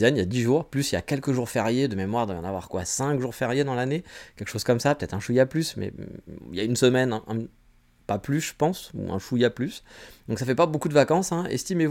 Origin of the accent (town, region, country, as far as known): France